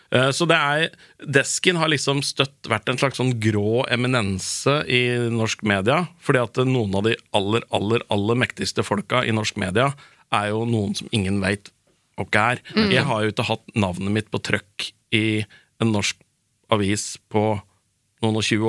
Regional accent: Raufoss, Innlandet, Norway; Jeg er fra Raufoss, ja.

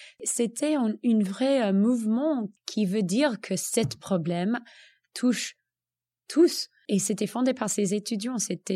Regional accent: United States; French is a second language; moi, je suis américaine

